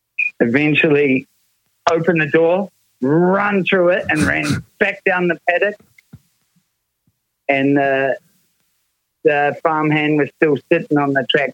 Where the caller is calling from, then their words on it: Auckland, New Zealand; also born or lived in Australia; I'm calling from Auckland, New Zealand.